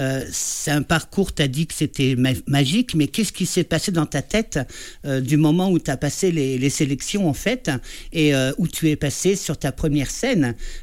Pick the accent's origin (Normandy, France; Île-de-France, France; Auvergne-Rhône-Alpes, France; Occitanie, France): Île-de-France, France; Paris; moved away as an adult; now in Charente, France; je ne suis pas originaire de Charente, je suis de Paris. Et quand je suis arrivée ici en 90